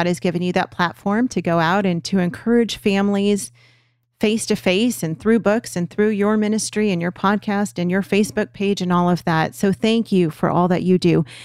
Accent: California, United States; We're from Los Angeles County. The school the schools in our area were terrible.

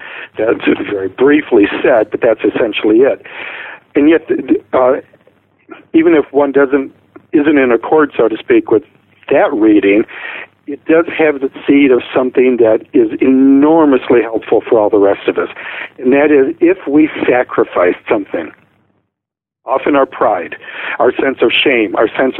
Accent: Detroit, Michigan, United States; My family broke up when I was 17, growing up in Detroit.

